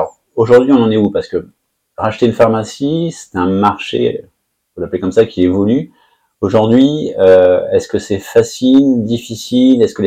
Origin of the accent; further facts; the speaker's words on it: Paris, Île-de-France, France; en tant que bon parisien